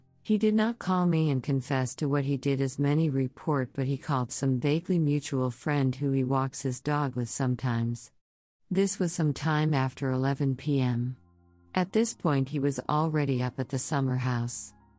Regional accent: Berlin, Germany; I'm sitting at my mother's desk right now, in her little office in our apartment that I grew up in Berlin.

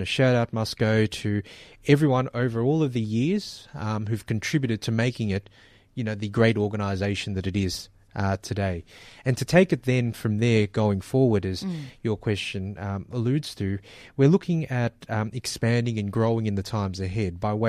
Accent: Australia; I'm Australian with half Greek and half Filipino heritage.

